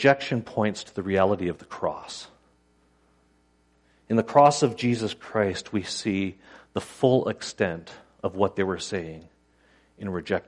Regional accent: Canada; We're Canadian. We're nice people, right?

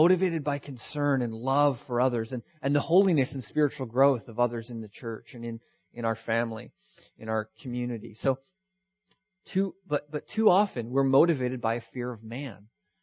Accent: Canada; we do nothing because we're too Canadian and nice and polite.

